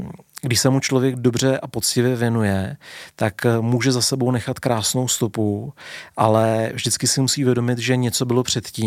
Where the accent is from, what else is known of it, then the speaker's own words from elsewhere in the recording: Prague, Czechia; vyrůstal jsem v Karlíně, takže se pamatuju Karlín, to byla opravdu jako čistě průmyslová oblast.